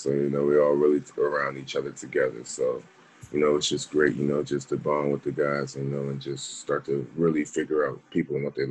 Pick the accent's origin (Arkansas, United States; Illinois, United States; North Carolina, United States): North Carolina, United States; Charlotte; now in Baltimore, United States; I was born in Charlotte, so I knew Charlotte my whole life. And just coming up here to a whole different city, whole different area, it was really different